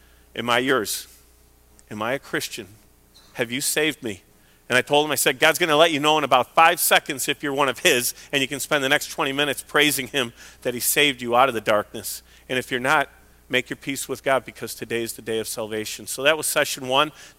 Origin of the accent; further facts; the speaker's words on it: Chicago, Illinois, United States; Everybody knows I'm from Chicago, so a lot of Bears players were mentioned